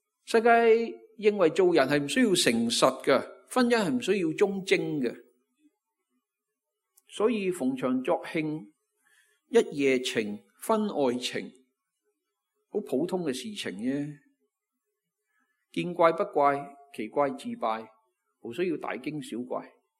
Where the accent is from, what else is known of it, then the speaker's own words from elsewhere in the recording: Hong Kong; 我绝大部分都是土生土长的香港人。我们的言语，我们的起居饮食、生活习惯、衣着啊等等，一切都和一般的港人无异。